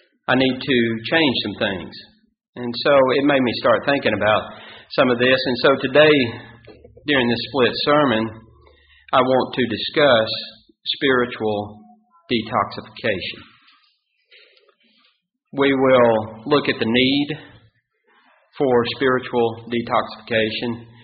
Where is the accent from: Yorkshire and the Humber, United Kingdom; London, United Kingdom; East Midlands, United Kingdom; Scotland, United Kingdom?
Scotland, United Kingdom; We're Scottish, and they are notoriously penny pinchers.